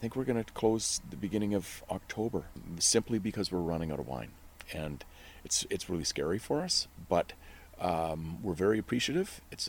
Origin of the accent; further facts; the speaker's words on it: Ontario, Canada; I'm fifth generation Canadian and we're from Ontario.